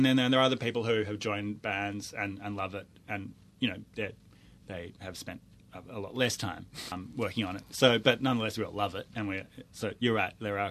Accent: Cooma, New South Wales, Australia; I have this memory of seeing some kind of folklore presentation or something when I was a kid growing up in Cooma

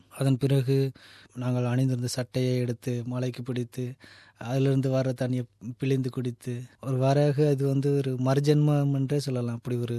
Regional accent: Bogawantalawa, Central Province, Sri Lanka; moved away as an adult; now in Australia; இலங்கையில் நான் ஒரு ஊடகவியலாளராக பணியாற்றி இருக்கின்றேன். நான் பிறந்து வளர்ந்தது எல்லாமே பொகவந்தலாவில் தான்.

